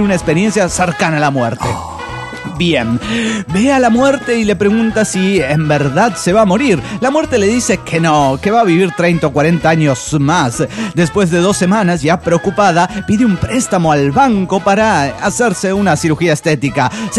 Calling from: Juliaca, Puno, Peru; Soy el bohemio de Juliaca, Perú

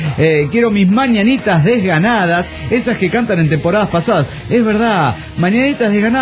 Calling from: Denver, United States; de Denver, Washington.

